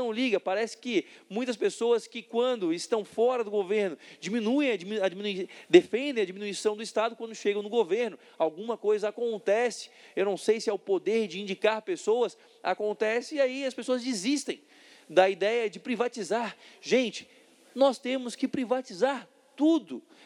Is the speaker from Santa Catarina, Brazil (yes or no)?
yes; Santa Catarina, Brazil; Eu sou pagador de impostos, eu pago impostos e sou catarinense.